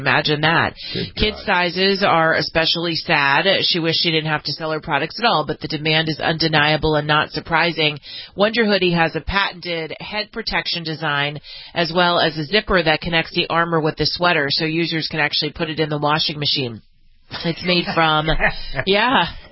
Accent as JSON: {"language": "English", "region": "California", "country": "United States", "said": "This is a story out of California, which is my home state."}